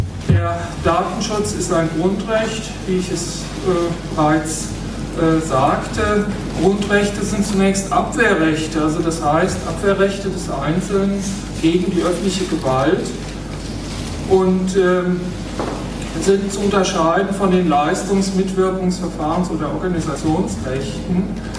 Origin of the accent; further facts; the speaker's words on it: Rhineland-Palatinate, Germany; Also Rheinland-Pfalz hat es mittlerweile, mein Herkunftsland, auch übernommen.